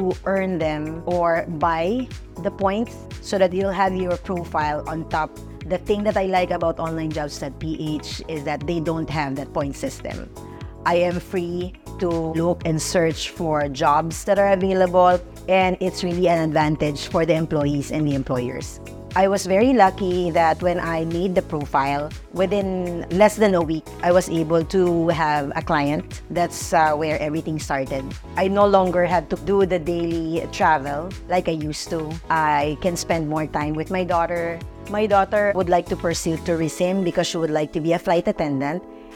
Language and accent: English; Zamboanga City, Zamboanga Peninsula, Philippines; moved away as an adult; now in Manila, Philippines; I'm originally from Zamboanga City. During that time, there weren't a lot of opportunities there.